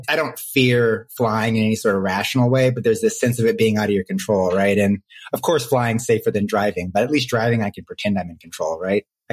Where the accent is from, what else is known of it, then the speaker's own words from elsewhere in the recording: Seattle, Washington, United States; moved away as an adult; also born or lived in California; now in Chicago, United States; Seattle, Washington. So 18 years in Seattle. Did my undergrad and grad at Stanford in California in the Bay Area, and now I've been in Chicago for about 4.